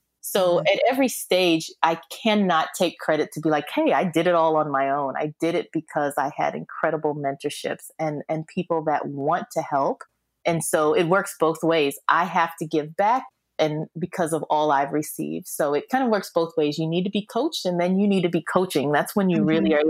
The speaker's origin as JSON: {"language": "English", "region": "Texas", "country": "United States", "tie": "born or raised there", "said": "growing up in Texas, in a small town in Texas, I was the only person of color in my entire elementary school and probably in my entire neighborhood."}